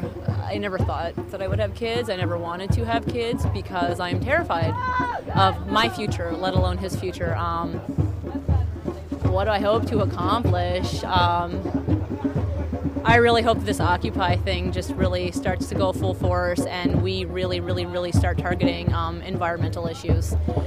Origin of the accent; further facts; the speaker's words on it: Fredericton, New Brunswick, Canada; I'm originally from Fredericton. My native family is on the Burnt Church Eel Ground Red Bank Reserve. It's known as the Metapanagia First Nation.